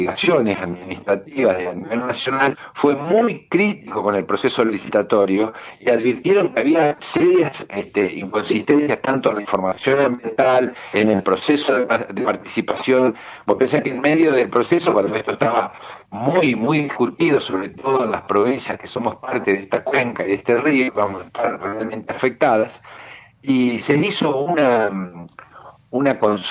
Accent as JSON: {"language": "Spanish", "country": "Argentina", "said": "somos los argentinos, en un país enorme, lleno de bienes naturales."}